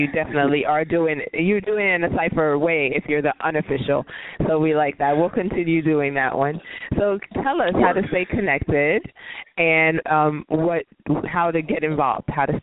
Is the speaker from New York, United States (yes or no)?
yes; New York, United States; Well, you know, I'll keep my opinion of New York to myself. I'm a New Yorker, so, you know.